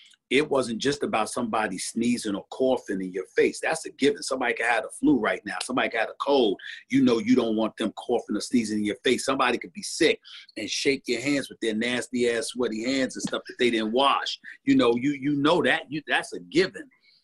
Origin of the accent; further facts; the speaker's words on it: Queens, New York, United States; also born or lived in Bronx; Remember, I was born in the Bronx. I was raised in Hollis, Queens, New York from the time I was 1 year old.